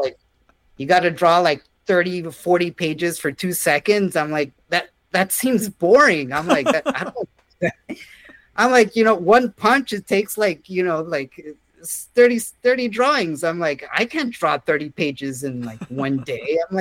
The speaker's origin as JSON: {"language": "English", "region": "Texas", "country": "United States", "tie": "born or raised there", "said": "growing up in South Texas, there was a lot of conservative, like, you know, evangelical Christians as well as Catholicism."}